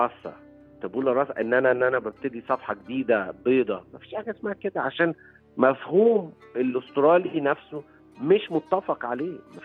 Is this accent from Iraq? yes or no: no; Egypt; لكن في الآخر هويتي أنا مصري وافتخر يعني